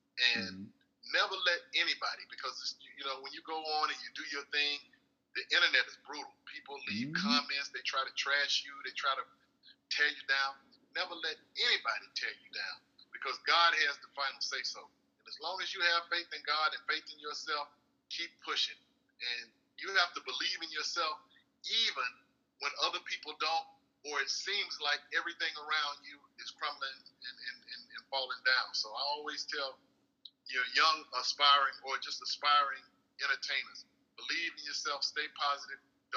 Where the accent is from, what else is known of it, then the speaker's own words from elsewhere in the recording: Montgomery, Alabama, United States; born there; I was born in Montgomery, Alabama, a little small town